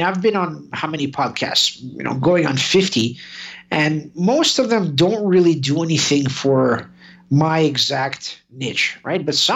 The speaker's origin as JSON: {"language": "English", "region": "Kentucky", "country": "United States", "tie": "born or raised there", "also_born_or_lived": "New York City", "said": "there's being an immigrant, there's growing up in Kentucky as a Russian kid."}